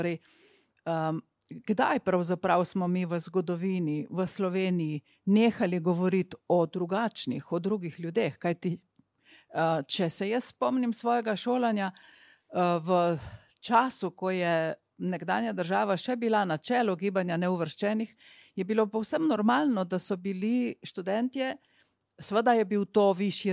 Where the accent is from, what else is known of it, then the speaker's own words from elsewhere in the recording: Primorska, Slovenia; Primorci smo navajeni več pomagati ljudem.